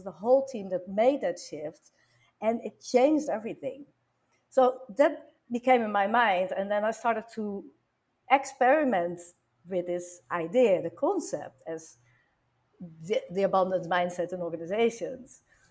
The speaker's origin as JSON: {"language": "English", "country": "Netherlands", "second_language": "English", "said": "And I'm from the Netherlands, this was with a Dutch company"}